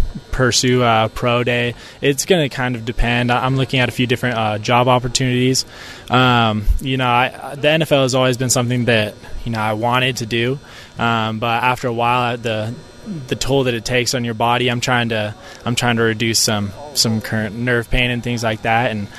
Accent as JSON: {"language": "English", "region": "Washington", "country": "United States", "said": "I was coming from Washington where, you know, we had a couple hundred LDS kids at my school, actually"}